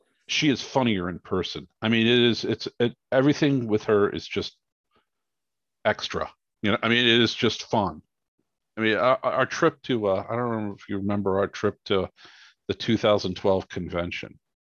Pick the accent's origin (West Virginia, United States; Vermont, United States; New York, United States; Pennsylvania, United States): West Virginia, United States; You know, I'm from West Virginia. It's like 97% white.